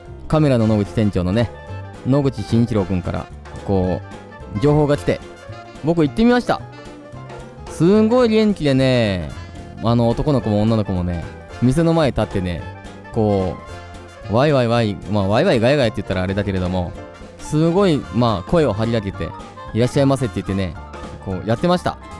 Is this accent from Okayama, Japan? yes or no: yes; Okayama, Japan; 僕岡山県出身なので、一つね、まあ岡山のことを、言おうと思います。